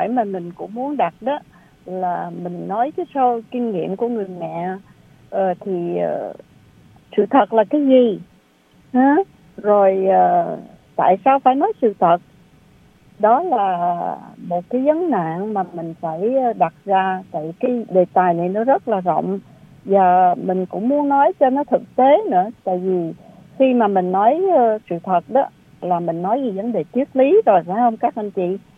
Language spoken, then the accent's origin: Vietnamese; Ho Chi Minh City, Vietnam; khi mà mình lớn lên ở Sài Gòn đó, mình ở đường rất là lớn, nhưng mà điều hàng xóm mình quen biết hết.